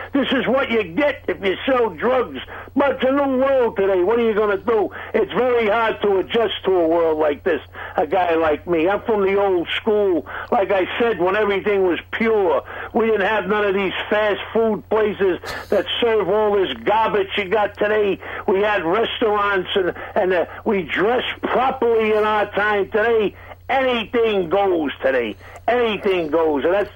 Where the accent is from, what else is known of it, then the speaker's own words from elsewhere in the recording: United States; I don't want to kill nobody in this country. I'm an American, believe me.